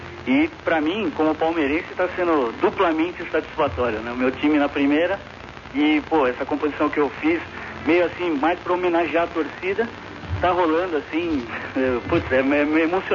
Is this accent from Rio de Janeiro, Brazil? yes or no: no; São Paulo, Brazil; Sou de São Paulo, moro aqui no Pacaembu.